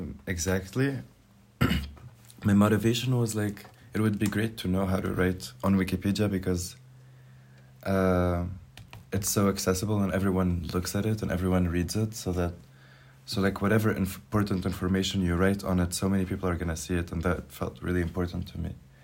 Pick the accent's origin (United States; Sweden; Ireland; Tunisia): Tunisia; I'm Tunisian. I'm 22.